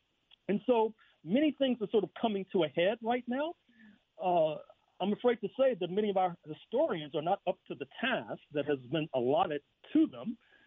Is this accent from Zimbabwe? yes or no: yes; Zimbabwe; accent: Rhodesian; It's my pleasure, to use my Rhodesian accent.